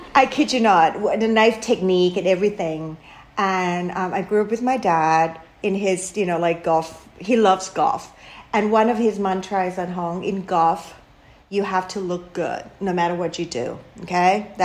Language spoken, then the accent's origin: English; Thailand; English is a second language; He's like, hey, are you new? I say, yes. And then he was like, where are you from? I say, Thailand.